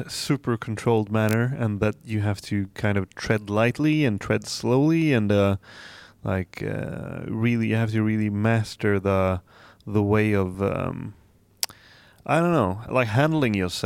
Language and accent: English; Dalarna County, Sweden; I come from the Swedish countryside, and it's really puts us like in the middle of Sweden, more or less, like southern part, kind of.